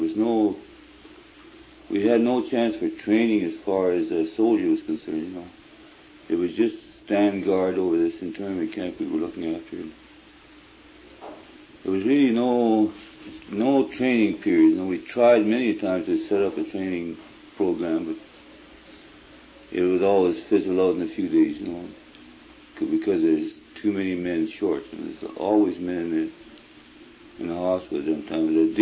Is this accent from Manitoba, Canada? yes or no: yes; Portage la Prairie, Manitoba, Canada; also born or lived in Ely; I was born in Ely, Manitoba.